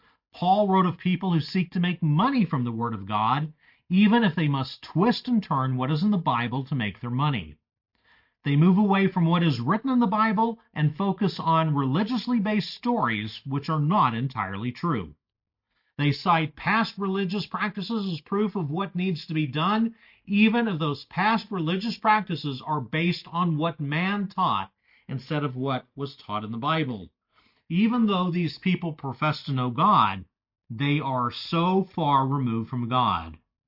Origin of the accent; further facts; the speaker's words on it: El Paso, Texas, United States; Recently, in my hometown of El Paso, Texas, the sandstorms have been as bad as they have been in recent memory